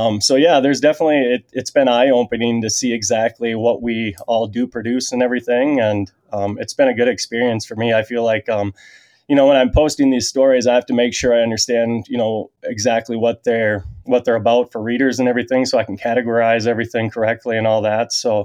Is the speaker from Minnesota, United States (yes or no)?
yes; Minnesota, United States; growing up in Minnesota, I always was, you know, very familiar with the Minnesota side of Outdoor News